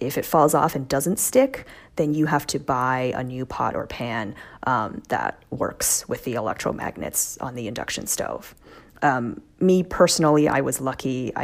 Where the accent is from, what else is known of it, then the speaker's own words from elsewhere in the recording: New York, United States; as a New Yorker, I'm in an apartment where I don't have a window in my kitchen